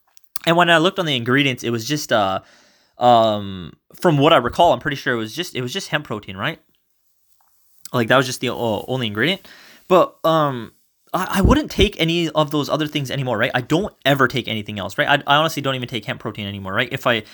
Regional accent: Canada; You know, we're Canadian, so we'll play hockey maybe.

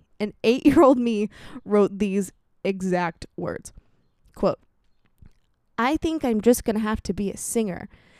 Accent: United States; because obviously I grew up in America and that's a big part of who I am

